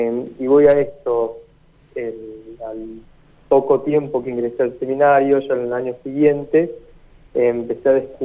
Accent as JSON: {"language": "Spanish", "town": "Bahía Blanca", "region": "Buenos Aires Province", "country": "Argentina", "tie": "born or raised there", "said": "la comunidad de donde soy oriundo, acá en Bahía Blanca, es la iglesia San Luis Gonzaga"}